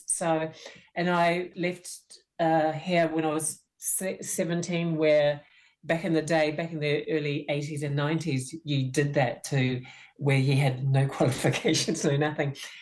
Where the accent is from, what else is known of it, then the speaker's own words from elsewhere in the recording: Havelock North, Hawke's Bay, New Zealand; I was brought up in He Ratonga, Mangawharau, Havelock North. I'm the youngest of five siblings.